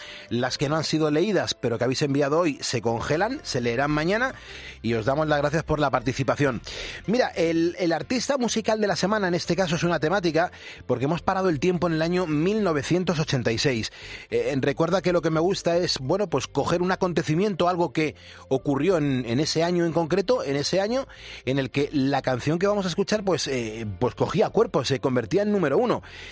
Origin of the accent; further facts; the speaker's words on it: Peñaranda de Bracamonte, Castile and León, Spain; No dejes de tomar en Peñaranda de Bracamonte, mi pueblo, probar el cochinillo y el tostón.